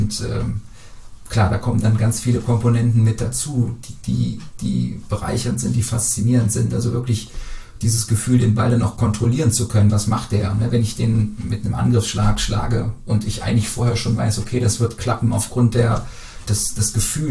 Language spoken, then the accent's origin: German; Brühl, Germany; ich komme aus Brühl, im BTV bin ich da groß geworden.